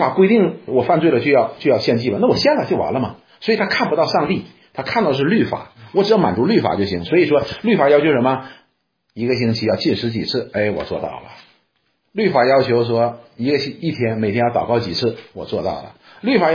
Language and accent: Chinese; China; 我们中国人的修行就是这样子的